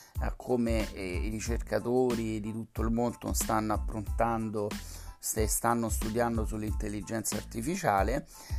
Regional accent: Rome, Lazio, Italy; la mia città, io sono romano

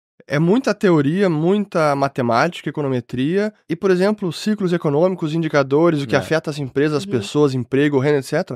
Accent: Porto Alegre, Rio Grande do Sul, Brazil; eu nasci em Porto Alegre, vivi a maior parte da minha vida aqui, morei fora muitos anos, mas a maior parte foi aqui.

